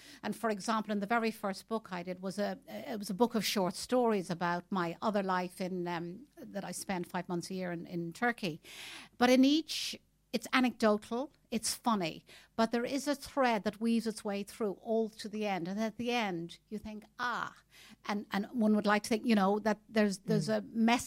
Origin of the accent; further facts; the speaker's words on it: Dublin, Leinster, Ireland; I'm Irish, as you've already made the introduction on. I'm actually from Dublin, half Cork, half Dublin. So I'm a true blue Irish lady. And I started my life in Dublin City, and also by the sea